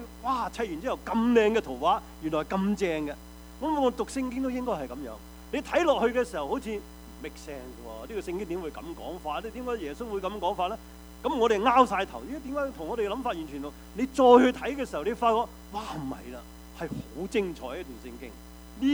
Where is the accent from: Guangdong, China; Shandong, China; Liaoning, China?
Guangdong, China; 即我们中国人、广东人都很懂用这些说话、我们呢就是叫广东歇后语